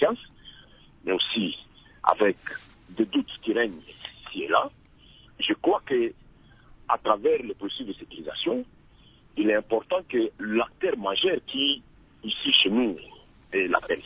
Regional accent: DR Congo; chez nous en RDC

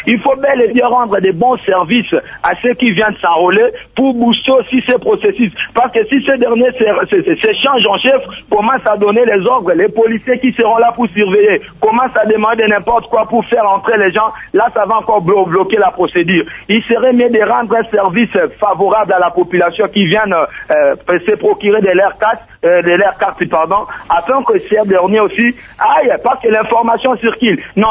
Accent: DR Congo

